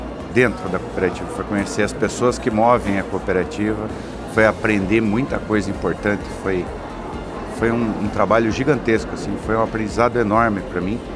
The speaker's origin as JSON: {"language": "Portuguese", "town": "Campo Alegre", "region": "Santa Catarina", "country": "Brazil", "said": "até eu portar de uma distância bem grande, 400 quilômetros, que eu sou lá de Campo Alegre"}